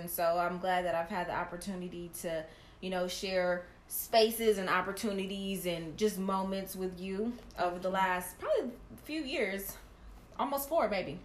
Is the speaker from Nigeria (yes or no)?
no; Vallejo, California, United States; now in Los Angeles, United States; Okay, I'm from the Bay Area, San Francisco, Vallejo. I've been here in Los Angeles for about 8 years now.